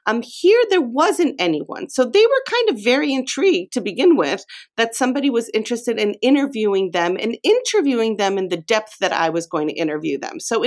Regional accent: Mexico; English is a second language; I grew up in Mexico

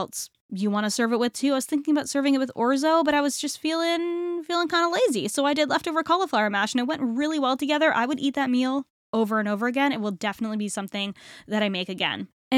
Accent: Northeast, United States; I am not Southern in any way, shape, or form. I am from the Northeast, but I love making barbecue sauce.

